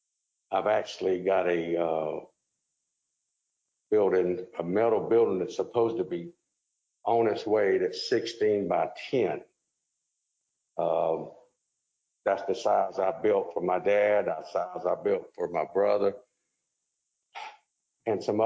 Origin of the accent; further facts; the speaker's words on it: Savannah, Georgia, United States; I was raised here in Savannah, and Twickenham is where I've been since 1978.